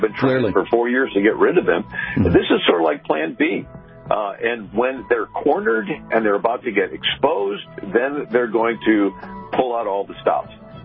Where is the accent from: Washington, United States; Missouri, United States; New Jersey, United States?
Missouri, United States; St. Louis; I grew up in St. Louis and 30 miles from Ferguson.